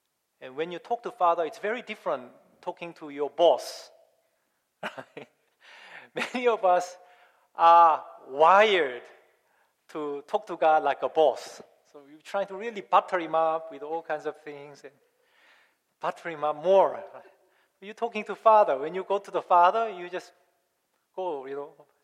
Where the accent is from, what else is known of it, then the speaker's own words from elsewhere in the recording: South Korea; when I was growing up in Korea, before every service was over, we sang